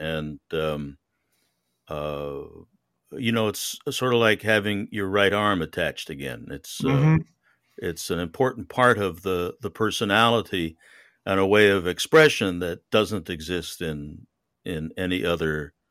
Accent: Connecticut, United States; now in Houston, United States; Well, we were, I was raised in Connecticut, and I spent a lot of my life overseas.

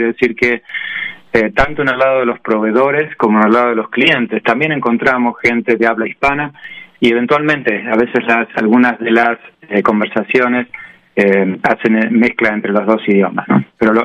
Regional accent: Rosario, Santa Fe, Argentina; Soy de Rosario, en Argentina.

